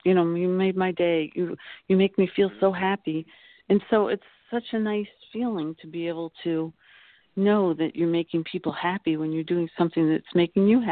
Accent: Seaford, New York, United States; I grew up on Long Island, Seaford, Long Island.

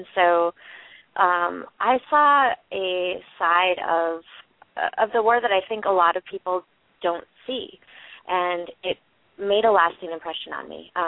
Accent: Michigan, United States; now in Whitewater, United States; and I am from from Upper Peninsula of Michigan originally and now live in Wisconsin, and I teach at the University of Wisconsin-Whitewater there.

